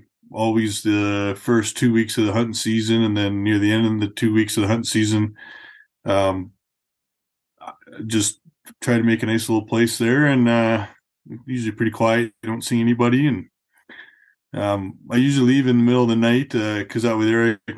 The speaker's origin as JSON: {"language": "English", "town": "Calgary", "region": "Alberta", "country": "Canada", "tie": "born or raised there", "said": "Well, I grew up in Calgary here. My family was an outdoor family."}